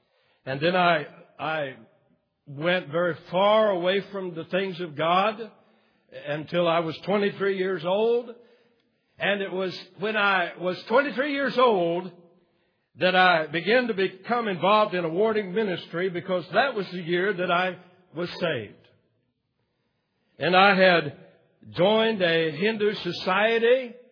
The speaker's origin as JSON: {"language": "English", "town": "Lakeland", "region": "Florida", "country": "United States", "tie": "born or raised there", "said": "And I said, \"Well, I'm probably going to Lakeland. That's my hometown."}